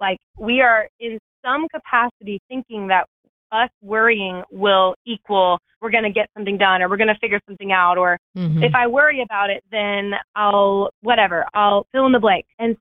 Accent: the South, United States; I don't know about you, but I grew up in the South, and I think a lot of Southern mamas pride themselves about worrying for their kids.

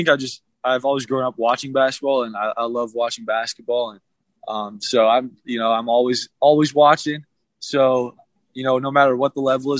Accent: Midwest, United States; now in Utah, United States; I mean, obviously, I'm from the Midwest.

